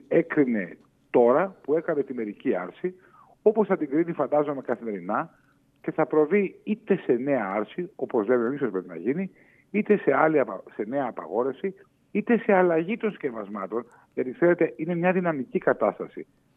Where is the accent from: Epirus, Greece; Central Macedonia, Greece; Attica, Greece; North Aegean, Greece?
Central Macedonia, Greece; Thessaloniki; born there; Χαιρετίσματα στην πατρίδα μου Θεσσαλονίκη, γιατί εκεί έχω γεννηθεί.